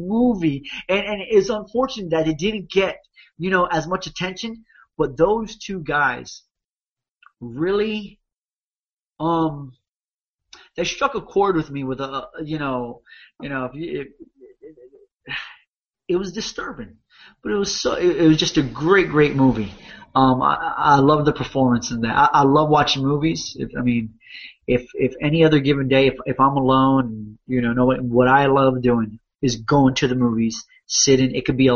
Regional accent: Miami, Florida, United States; I grew up in inner city Miami, and of course in Miami we get a lot of I grew up in Carroll City, so … all that from the neighborhood

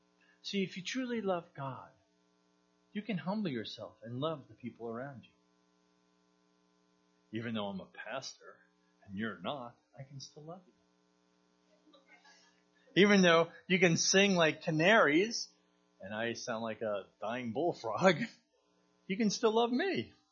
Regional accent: New Jersey, United States; So I'm from New Jersey, so I can make fun of New Jersey. No one else can.

